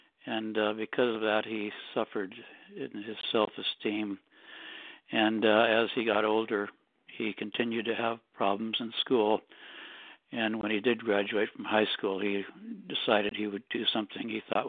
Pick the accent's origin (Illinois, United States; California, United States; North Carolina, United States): California, United States; Well, first off, I grew up in Southern California and attended schools in San Fernando Valley, including San Fernando Valley State College.